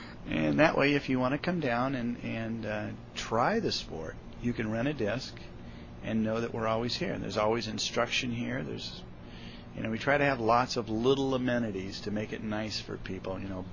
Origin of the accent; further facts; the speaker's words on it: Coronado, California, United States; I'm from Coronado, California, and my title here is owner-operator of the Morley Field Disc Golf Pro Shop.